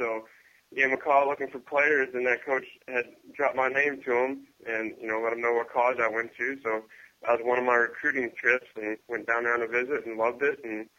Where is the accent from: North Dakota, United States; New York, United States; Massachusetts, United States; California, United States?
North Dakota, United States; also born or lived in Cheyenne, United States / Michigan, United States; Yeah, I was born in Cheyenne, Wyoming, and my father was in the Air Force, so we moved around a little bit in northern Michigan, and then I spent the majority of my high school years and things like that in North Dakota.